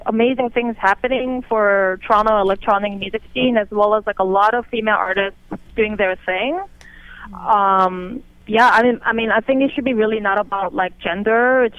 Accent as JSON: {"language": "English", "country": "South Korea", "tie": "born or raised there", "said": "And I'm originally like born and raised in Korea, so I have a very like strong like Korean culture."}